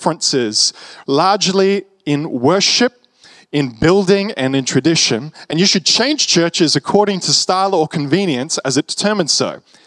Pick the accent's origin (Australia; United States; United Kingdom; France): Australia; I'm Australian.